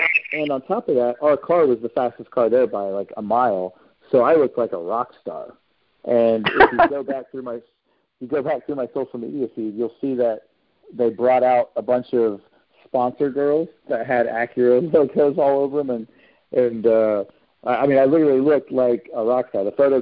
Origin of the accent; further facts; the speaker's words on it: Winder, Georgia, United States; because I grew up just outside of Georgia, outside of Atlanta. I spent my teen years in Winder, Georgia, which is out in the sticks